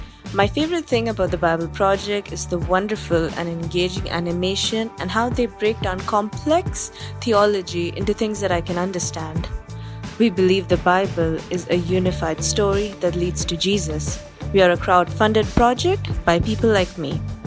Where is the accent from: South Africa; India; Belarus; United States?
India; I'm from India.